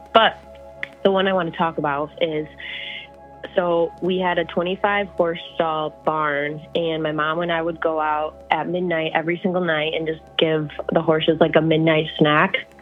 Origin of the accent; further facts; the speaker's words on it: Michigan, United States; I'm from Michigan.